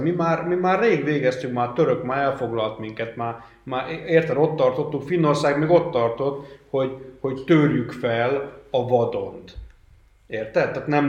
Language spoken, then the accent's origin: Hungarian; Székesfehérvár, Fejér, Hungary; a Székesfehérvár, ahonnan én származom, Európa egyik első kőfalú városa volt. Tehát kőfallal körülvett város Magyarország közepén.